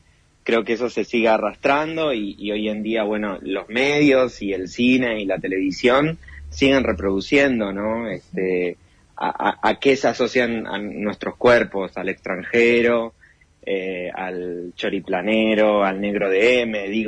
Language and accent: Spanish; Tartagal, Salta, Argentina; born there; Yo nací en Tartagal. No sé qué ascendencia indígena tengo